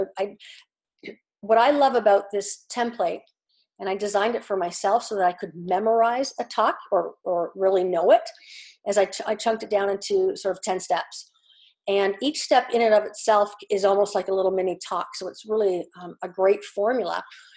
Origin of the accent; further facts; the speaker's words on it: Canada; and I'm a Canadian.